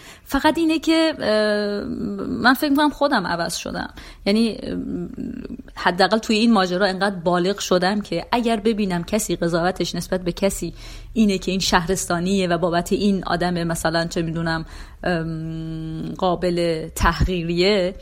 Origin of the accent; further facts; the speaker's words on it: Iran; now in Tehran, Iran; وقتی اومدم تهران دقیقا داستان من هنوزم لهجه دارم، تا الانم فکر کنم مشخصه که لهجه دارم.